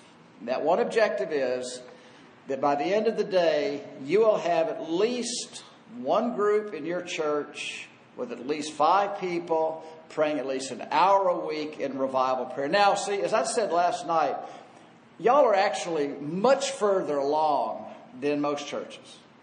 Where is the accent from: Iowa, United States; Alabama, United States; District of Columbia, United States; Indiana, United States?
Alabama, United States; And I say y'all, I'm from Alabama, so that's what I say.